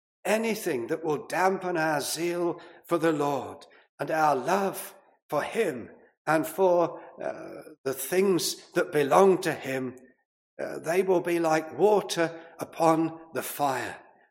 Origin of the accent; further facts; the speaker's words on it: United Kingdom; it doesn't come easy to us as stiff British people. We are not exuberant by nature